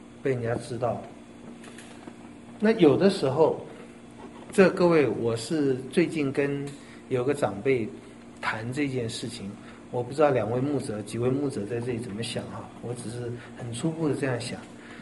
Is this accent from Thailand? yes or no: no; China; 我们中国人最爱面子